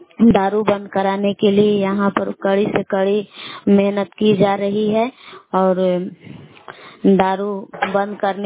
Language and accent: Hindi; Belav, Bihar, India; ग्राम बेलाव जिला कैमूर भभुआ के निवासी हूँ।